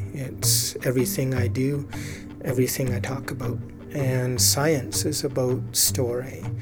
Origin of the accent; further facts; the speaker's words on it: Merritt, British Columbia, Canada; I am from the Lower Nicklin Indian Band outside of Merritt, British Columbia.